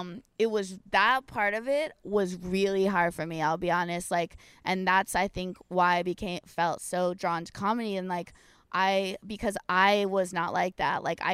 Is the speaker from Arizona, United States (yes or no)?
no; California, United States; when I finally got to New York, like I grew up so sheltered in Orange County.